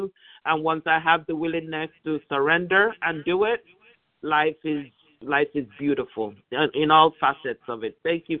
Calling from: California, United States; I'm calling from California.

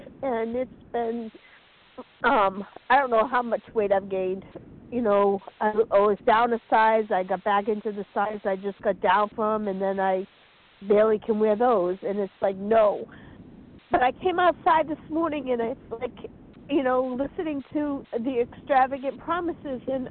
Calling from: North Carolina, United States; I'm calling from North Carolina.

